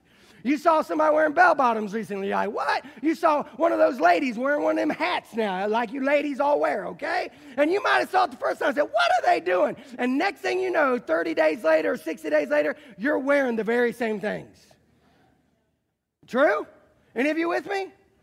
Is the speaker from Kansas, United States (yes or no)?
no; Indiana, United States; accent: southern; Some people say I sound a little southern now, okay? I'm from the Midwest. I haven't always talked like this.